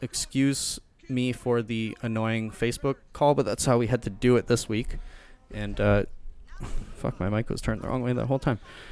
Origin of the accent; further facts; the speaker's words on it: Ontario, Canada; Reminds me of since we are from Ontario, a lot of kids might have done this back in the day